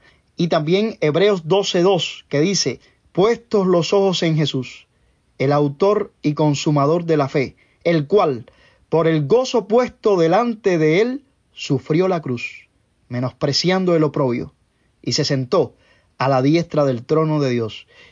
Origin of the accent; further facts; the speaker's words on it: Cuba; yo los veo como cubano, como cristiano, por supuesto, pero como cubano.